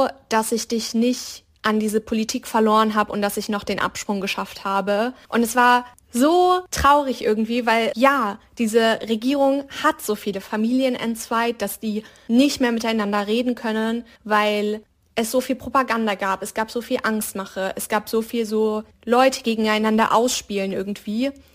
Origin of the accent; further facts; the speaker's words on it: Hungary; dass ich zum Beispiel als Journalistin wieder in meinem Heimatland arbeiten könnte.